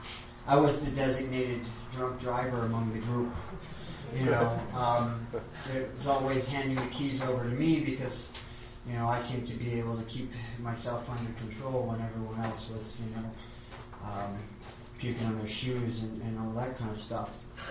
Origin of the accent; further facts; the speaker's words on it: Pennsylvania, United States; And I spent a lot of my childhood doing, growing up in the Poconos. You know, that's all we had was woods everywhere.